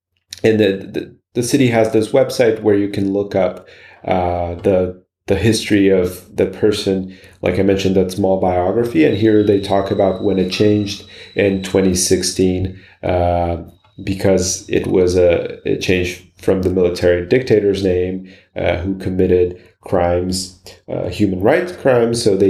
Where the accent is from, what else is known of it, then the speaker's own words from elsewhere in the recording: São Paulo, Brazil; here in São Paulo, Brazil, where I am from. And today I'll be talking about street names in Brazil, my home country, where I'm talking from also.